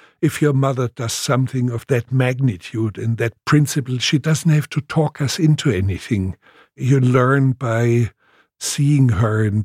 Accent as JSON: {"language": "English", "town": "Munich", "region": "Bavaria", "country": "Germany", "tie": "born there", "second_language": "English", "said": "Well, actually, I was born in Munich, but I was only 2 weeks old when there was carpet bombardment on Munich."}